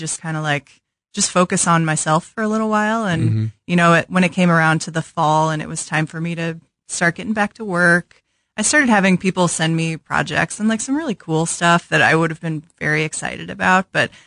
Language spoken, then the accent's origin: English; St. Louis, Missouri, United States; Yeah, I grew up in St. Louis, so okay. I had gone to KU, but Kansas City was kind of a new animal for me.